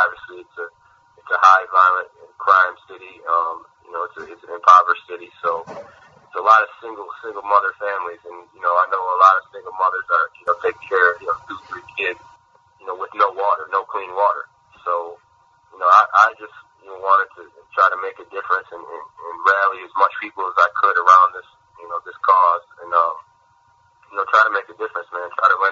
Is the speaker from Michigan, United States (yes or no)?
yes; Bay City, Michigan, United States; Well, I grew up in Bay City, Michigan, probably about 30, 35 minutes away.